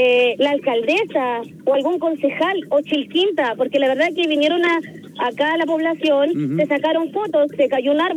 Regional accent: Quilpué, Valparaíso, Chile; soy de acá de Belloto Sur, de la comuna de Quilpué. Específicamente el séptimo sector, pasaje 1.

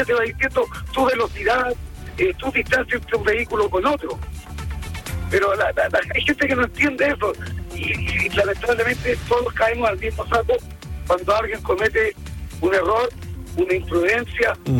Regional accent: Cauquenes, Maule, Chile; yo soy de Cauquenes, el día viernes mañana me voy, o sea, más ratito me voy a mi casita a estar con mi familia.

